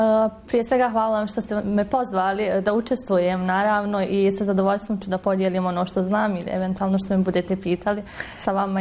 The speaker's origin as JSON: {"language": "Bosnian", "town": "Novi Travnik", "region": "Federation of Bosnia and Herzegovina", "country": "Bosnia & Herzegovina", "lives_now": "Turkey", "said": "Ja sam završila srednju školu u Bosni i Hercegovini, dolazim iz Novog Travnika."}